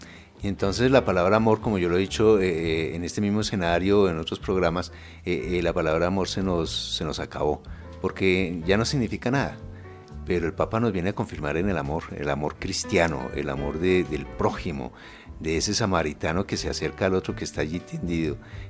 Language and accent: Spanish; Colombia; de la fortuna que como colombianos y como país